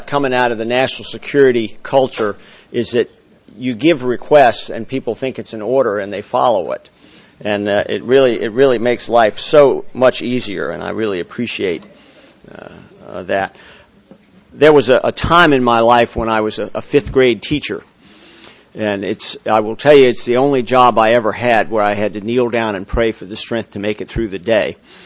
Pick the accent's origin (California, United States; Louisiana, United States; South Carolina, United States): Louisiana, United States; I come from South Louisiana. I come from alligator country. That's where I grew up.